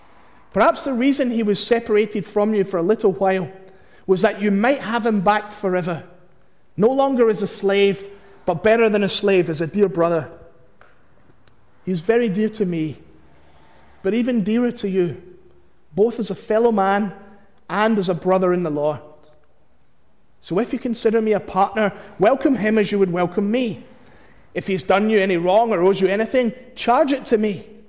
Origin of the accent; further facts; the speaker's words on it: Glasgow, Scotland, United Kingdom; When I was in a youth group back in the church that I grew up in Glasgow, I was about 15